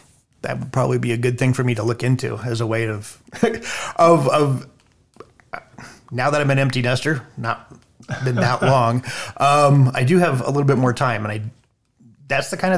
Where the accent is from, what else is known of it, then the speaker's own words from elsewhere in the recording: Idaho, United States; I was born in North Idaho. My parents moved around a lot when I was a child through various parts of the state. Landed in Payette in early 80s and just have stayed in this area since then